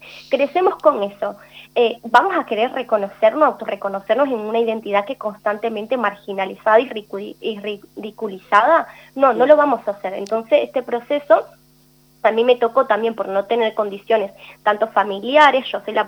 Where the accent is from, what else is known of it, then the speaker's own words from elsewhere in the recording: Dominican Republic; en mi caso, porque soy de República Dominicana, y le doy una situación geográfica